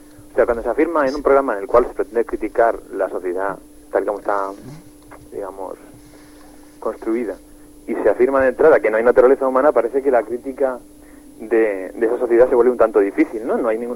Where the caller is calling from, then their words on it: Madrid, Community of Madrid, Spain; de Madrid.